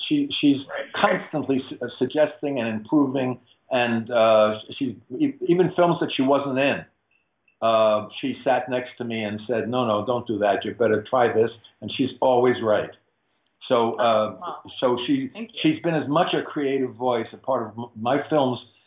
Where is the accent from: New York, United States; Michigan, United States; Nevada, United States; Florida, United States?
New York, United States; New York City; And even though I'm a New Yorker and I'm from New York, I must tell you, and I grew up going to the theater in New York